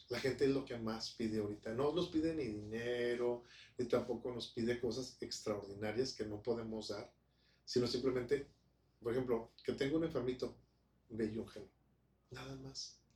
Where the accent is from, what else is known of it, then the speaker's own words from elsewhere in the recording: Ciudad Juárez, Chihuahua, Mexico; yo crecí en Ciudad Juárez, Chihuahua